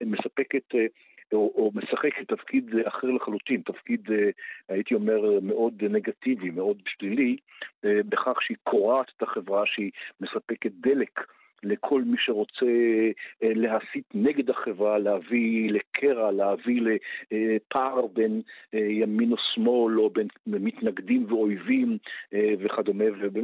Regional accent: Haifa, Haifa District, Israel; המשפחה שלי, גם אבי שהגיע מברלין, וגם המיליה של המקום שבו גדלתי, אחוזה בחיפה, היו מיליה של יקים.

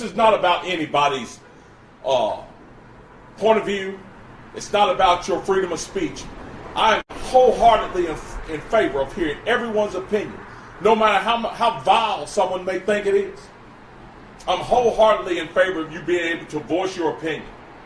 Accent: Greensboro, North Carolina, United States; celebrating February 1st down in my hometown of Greensboro

